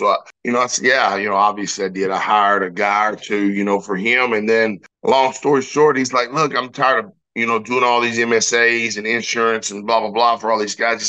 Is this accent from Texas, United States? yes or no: yes; Henderson, Texas, United States; I'm from East Texas, from just outside of Tyler, from a town called Henderson, Texas.